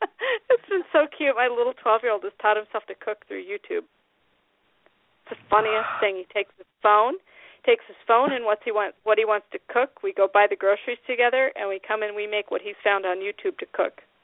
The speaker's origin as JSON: {"language": "English", "region": "Midwest", "country": "United States", "accent": "Midwest", "said": "That's just my Midwest accent."}